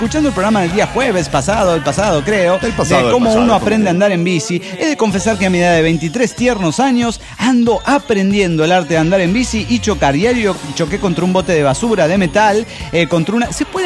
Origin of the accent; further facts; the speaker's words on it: Chihuahua, Mexico; de Chihuahua, México.